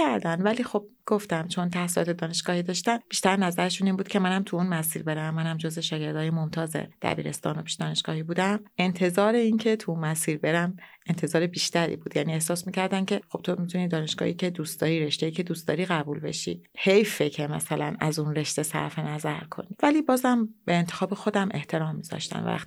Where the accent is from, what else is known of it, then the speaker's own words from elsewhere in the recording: Isfahan, Iran; البته منم خودم اصفهانیم.